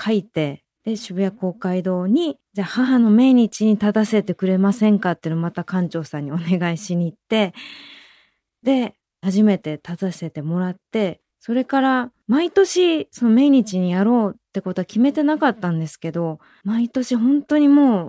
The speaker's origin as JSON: {"language": "Japanese", "region": "Fukuoka", "country": "Japan", "tie": "born or raised there", "said": "3歳の時に地元の福岡の小さい音楽教室に、"}